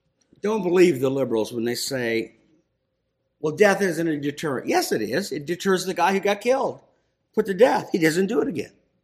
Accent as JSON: {"language": "English", "region": "Ohio", "country": "United States", "said": "I wasn't actually from the hills, I was from Ohio. It's the rolling hills, not mountains."}